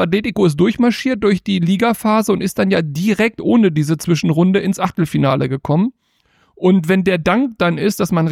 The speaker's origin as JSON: {"language": "German", "town": "Hanover", "region": "Lower Saxony", "country": "Germany", "tie": "born or raised there", "said": "ich bin gebürtiger Hannoveraner und mein Heimatverein ist natürlich Hannover 96."}